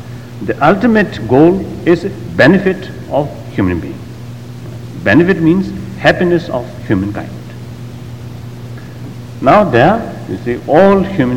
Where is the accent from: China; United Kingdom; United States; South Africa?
China; Tibet; English is a second language; I came from East, Particularly, I came from Tibet, beyond Himalaya regions.